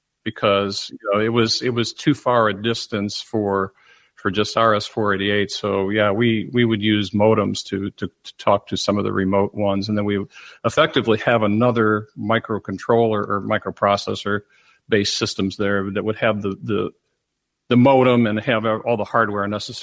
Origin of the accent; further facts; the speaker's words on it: Chicago, Illinois, United States; But coming from my hometown of Chicago